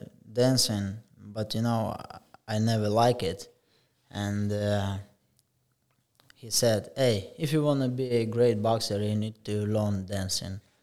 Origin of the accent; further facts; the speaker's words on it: Ukraine; English is a second language; No, I came from Ukraine.